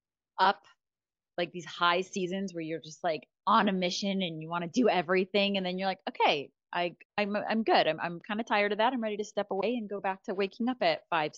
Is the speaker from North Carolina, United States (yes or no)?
no; Scottsdale, Arizona, United States; I'm from Arizona. I'm from Scottsdale. And so that's why I have my license there.